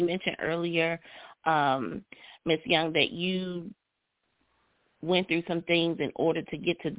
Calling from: Maryland, United States; I'm calling from Northern Maryland.

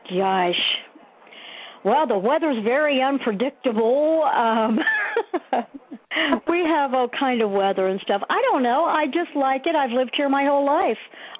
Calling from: Ohio, United States

